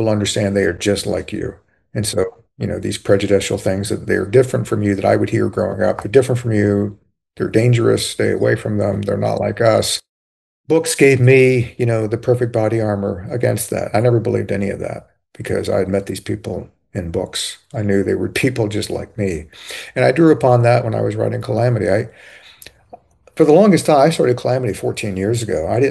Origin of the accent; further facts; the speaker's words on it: Virginia, United States; As a white person growing up in Virginia in the 60s and 70s, I witnessed and observed many, many examples of bigotry and discrimination